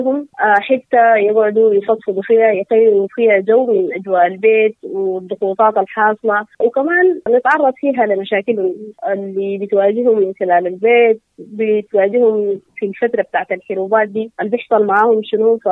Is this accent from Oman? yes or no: no; Sudan; نحن كسودانيين